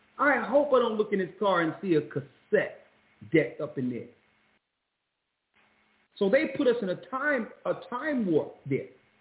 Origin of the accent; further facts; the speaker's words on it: Philadelphia, Pennsylvania, United States; The majority of the time, I was growing up in Philadelphia, and here it is. I'm in my 50s now.